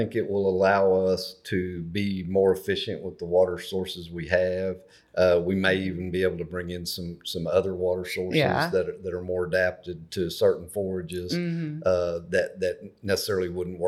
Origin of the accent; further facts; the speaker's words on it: Oklahoma, United States; growing up in Southwest Oklahoma and working mm-hmm. in the rolling plains of Texas for a number of years